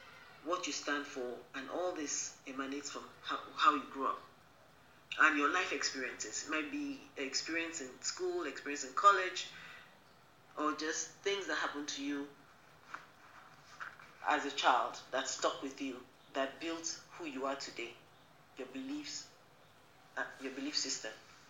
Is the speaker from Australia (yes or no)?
no; Nigeria; now in United States; I'm Nigerian. I'm a lady. I live in the United States.